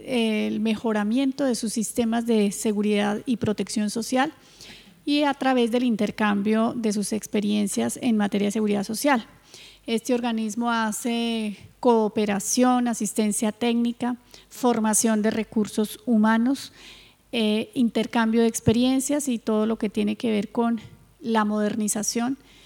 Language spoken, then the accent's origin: Spanish; Colombia; yo soy colombiana de nacionalidad